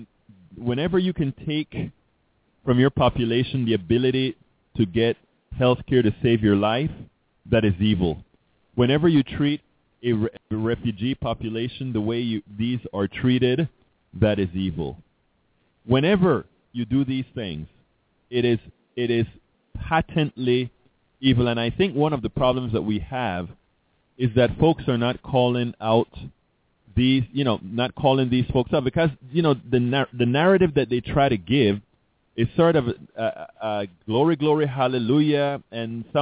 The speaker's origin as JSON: {"language": "English", "country": "Panama", "said": "I'm from that part of the world. I'm from Panama, Central America."}